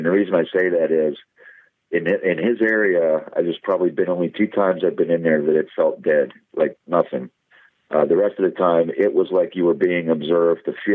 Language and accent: English; Pennsylvania, United States; it's here it is in my home state.